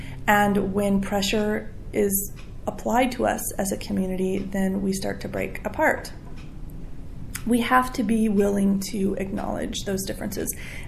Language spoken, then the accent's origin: English; Northwest, United States; and I was born in Washington and raised most of my life in the Northwest.